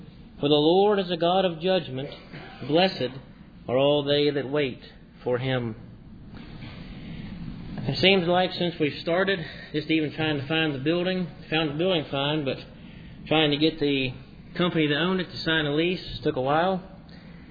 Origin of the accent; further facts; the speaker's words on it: Burlington, North Carolina, United States; I'm from Burlington, North Carolina.